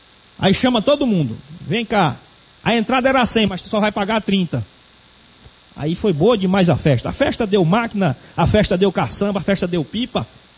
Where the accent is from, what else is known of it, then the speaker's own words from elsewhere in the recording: Guadalupe, Piauí, Brazil; E nós, como piauiense e como guadalupense, com o potencial que a nossa Guadalupe tem agrícola